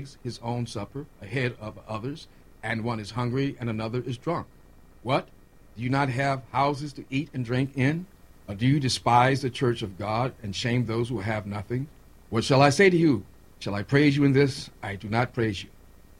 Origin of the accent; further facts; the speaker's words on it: New Orleans, Louisiana, United States; I'm from New Orleans. I've seen plenty of Mardi Gras, participated in them.